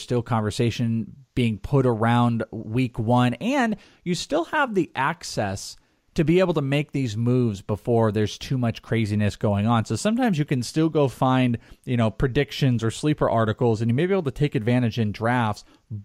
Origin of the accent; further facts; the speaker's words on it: Wales, United Kingdom; I'm Welsh. This is In This League.